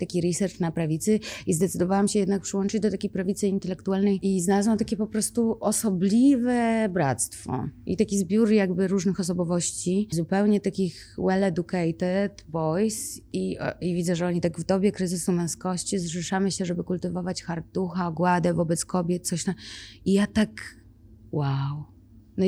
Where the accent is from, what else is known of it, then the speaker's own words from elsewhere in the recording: Białystok, Podlaskie Voivodeship, Poland; Jakby jestem z Białegostoku